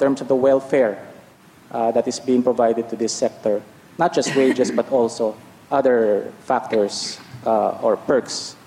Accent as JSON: {"language": "English", "country": "Philippines", "said": "from the Philippines."}